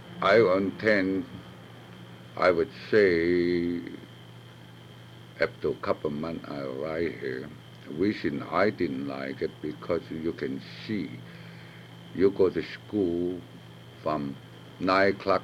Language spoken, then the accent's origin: English; China; English is a second language; And besides, I speak in because I'm coming from China.